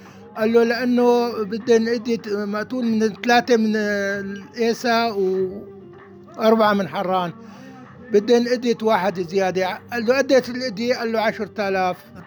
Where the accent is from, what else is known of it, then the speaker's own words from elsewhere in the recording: Al-Abbadi, Rif Dimashq, Syria; قال منين انت؟ قلت له من العبادي. قال بعد العبادي ما في قريه؟